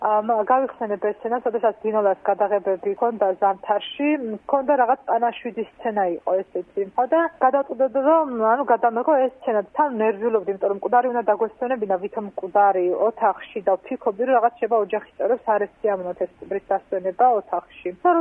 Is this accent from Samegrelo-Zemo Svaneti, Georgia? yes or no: yes; Ushguli, Samegrelo-Zemo Svaneti, Georgia; now in Tbilisi, Georgia; დავადებული და გაზრდილი ვარ უშკულში და ძალიან მიყვარს ჩემი სოფელი